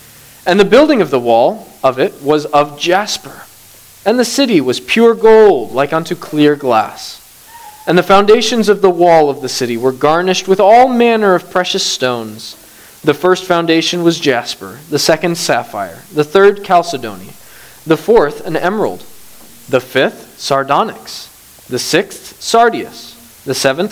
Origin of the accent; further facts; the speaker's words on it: Bangladesh; I grew up on the mission field. I also served as a missionary for 4 years in the same country I grew up in Bangladesh. Now, I grew up there